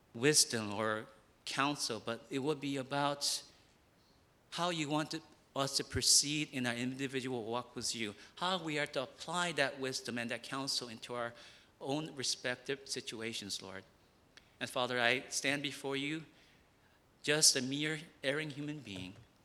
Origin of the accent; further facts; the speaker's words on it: New Jersey, United States; you probably remember that I'm from New Jersey. I grew up there 20 years.